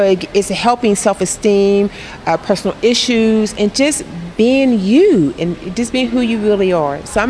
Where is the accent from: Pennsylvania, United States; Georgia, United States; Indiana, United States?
Pennsylvania, United States; Pittsburgh; I am from Pittsburgh, Pennsylvania. Go Steelers, black and gold.